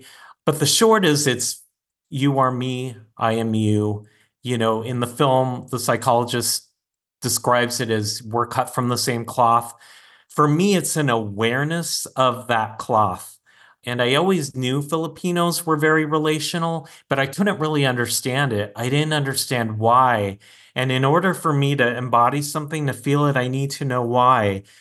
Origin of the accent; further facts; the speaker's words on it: San Diego, California, United States; I grew up in San Diego in a military town